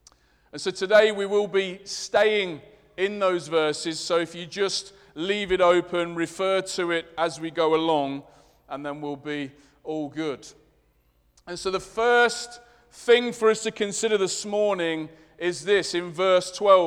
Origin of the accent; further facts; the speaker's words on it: Leicester, East Midlands, United Kingdom; accent: Leicester; I'm aware of my Leicester accent. It might be confusing.